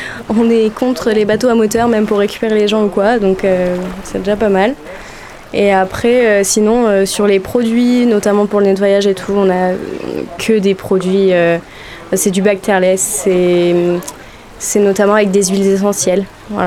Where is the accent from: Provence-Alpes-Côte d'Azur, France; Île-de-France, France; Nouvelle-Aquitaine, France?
Nouvelle-Aquitaine, France; Eymoutiers; Parce que, alors, je suis d'Emoutier, voilà. J'habite à Emoutier en ce moment